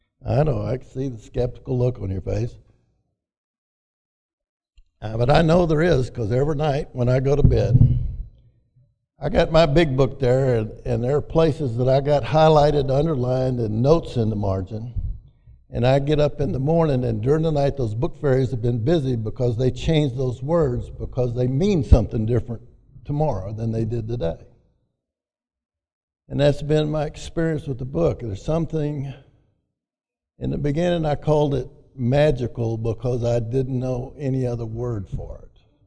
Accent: Sheridan, Arkansas, United States; I'm from Sheridan, Arkansas, and I'm glad to be here tonight.

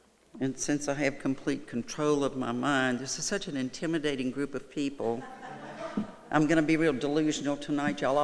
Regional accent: Baton Rouge, Louisiana, United States; I was raised in Baton Rouge, Louisiana. I was one of four girls. Raised Catholic, went to a Catholic school for 12 years.

